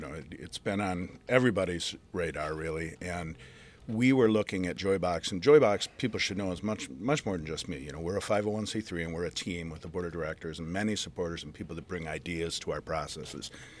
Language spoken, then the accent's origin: English; Flint, Michigan, United States; I was born and raised in Flint. Both my mother and father were born and raised in the city. My grandparents lived in the city. And sister still lives within the city.